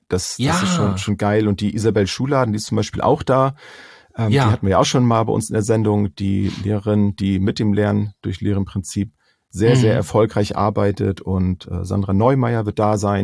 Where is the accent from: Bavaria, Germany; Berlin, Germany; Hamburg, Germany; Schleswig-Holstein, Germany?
Schleswig-Holstein, Germany; wir kommen hier aus dem Norden, aus Schleswig-Holstein.